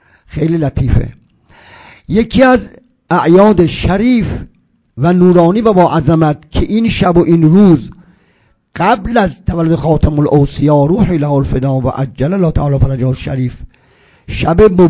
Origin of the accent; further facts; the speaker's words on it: Isfahan, Iran; ما اصفهان داخل شهر خودمون